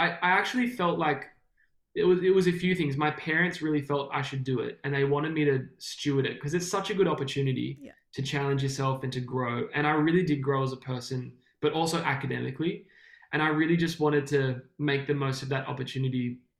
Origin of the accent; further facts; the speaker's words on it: Melbourne, Victoria, Australia; we grew up in Melbourne, born and raised, and we both come from